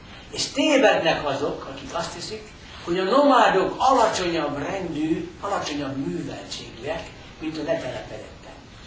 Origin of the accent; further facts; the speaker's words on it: Zala, Hungary; Még kisgyerek voltam, nagyon szerettem, ugye Zalai vagyok